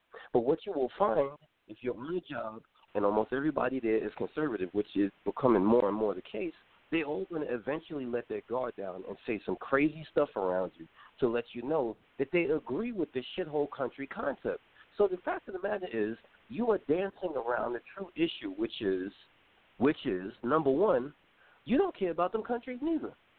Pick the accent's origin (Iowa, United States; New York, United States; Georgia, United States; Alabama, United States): New York, United States; Brooklyn; I grew up in Brooklyn. I grew up in Coney Island.